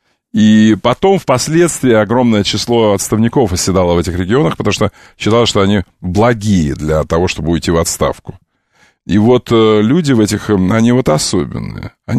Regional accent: Crimea, Ukraine; Мне можно, потому что я крымчанин.

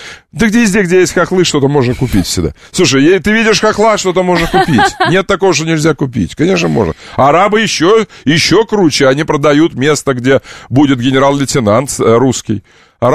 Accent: Siberia, Russia; Как сибиряк, я тебе говорю, мы бы, сибиряки бы

